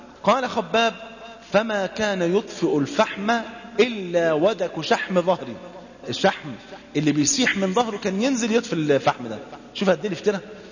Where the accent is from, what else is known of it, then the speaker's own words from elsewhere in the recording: Egypt; وزي اللي حصل عندنا في مصر